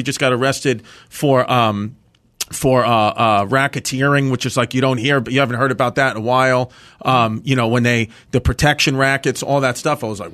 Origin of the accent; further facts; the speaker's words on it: Brooklyn, New York, United States; now in Staten Island, United States; I'm from New York, yeah. I'm from Brooklyn, but I live on Staten Island now. I moved. I went over that bridge.